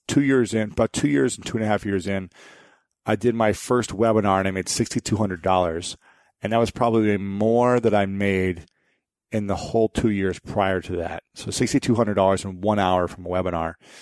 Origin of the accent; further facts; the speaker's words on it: Ohio, United States; and I always dreamed of what it would have been like to play in front of 105,000 screaming fans in my home state of Ohio.